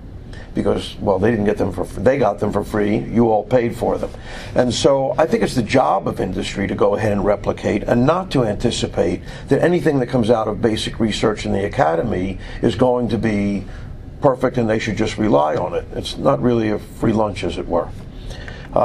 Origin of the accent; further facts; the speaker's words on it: New York, United States; now in Boston, United States; Just because I'm in Boston and I'm from New York